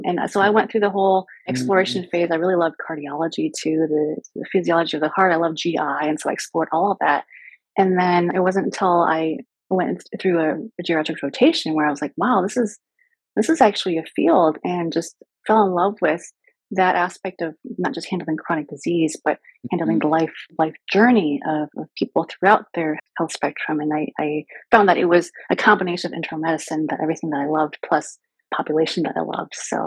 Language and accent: English; Michigan, United States; moved away as an adult; also born or lived in Illinois; Prior to that, I trained in Illinois for residency, and I'm originally from Michigan, where I lived for 20-something years.